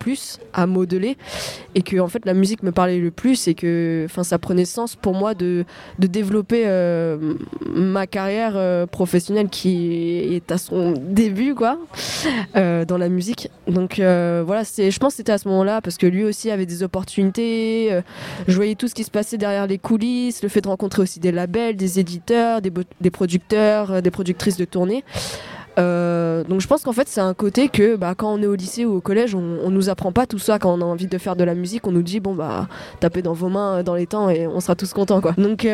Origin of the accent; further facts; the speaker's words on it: France; born there; first language French; déjà, je suis née en France et que bah, c'est ma langue maternelle aussi.